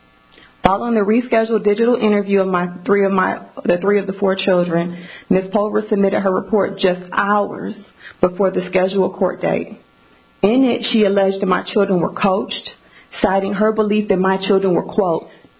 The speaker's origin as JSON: {"language": "English", "town": "Cleveland", "region": "Ohio", "country": "United States", "tie": "born or raised there", "moved": "as an adult", "said": "In 2019, I fled my hometown of Cleveland, Ohio"}